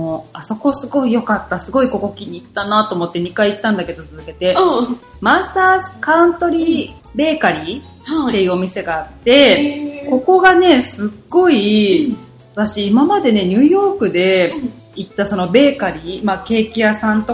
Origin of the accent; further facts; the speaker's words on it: Hiroshima, Japan; だって私広島出身だから。